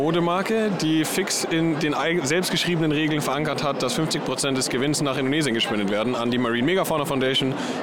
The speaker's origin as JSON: {"language": "German", "town": "Munich", "region": "Bavaria", "country": "Germany", "said": "ich komme aus München"}